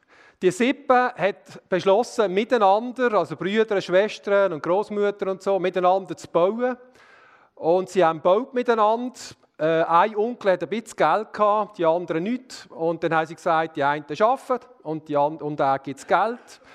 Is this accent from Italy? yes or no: yes; Trentino-Alto Adige, Italy; Die spielt in Norditalien, um genau zu sein, genau in meiner Heimat, dort wo ich herkomme. Zwei Dörfer weiter.